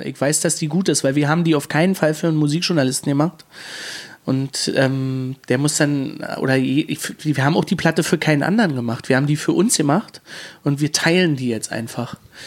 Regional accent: Woltersdorf, Brandenburg, Germany; also ich komme aus Woltersdorf und nebenan in Rüdersdorf im Nachbarort

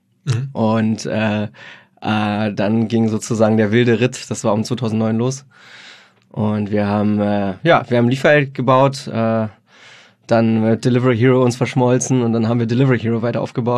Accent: Berlin, Germany; Ich bin aus Berlin. Berlin, gebürtiger Berliner. Bin in Hellersdorf aufgewachsen, so ein Randbezirk. Bisschen mehr Platte, ein bisschen mehr arm als reich, sagen wir mal so. Aber alles ganz beschaulich. Meine Mutter ist aus Russland. … Und mein Vater ist Deutscher

